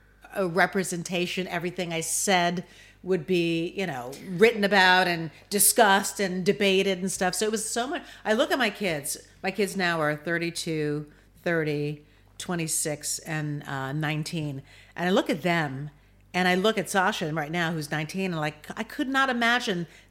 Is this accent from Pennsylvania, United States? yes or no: no; New York, United States; And I was from New York.